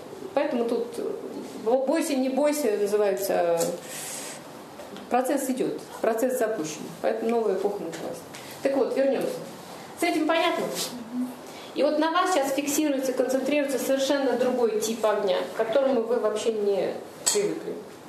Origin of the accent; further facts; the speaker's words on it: Russia; Я вообще россиянка, живу в Подмосковье.